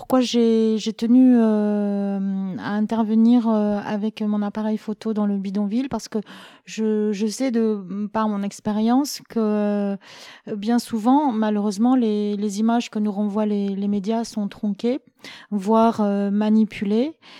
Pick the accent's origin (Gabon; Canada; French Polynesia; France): Gabon; J'ai grandi au Gabon, moi. J'ai passé une dizaine d'années là-bas.